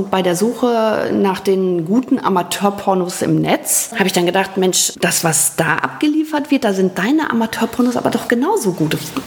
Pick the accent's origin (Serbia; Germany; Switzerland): Germany; Rheine, North Rhine-Westphalia; born there; Ja, das ist meine Geburtsstadt.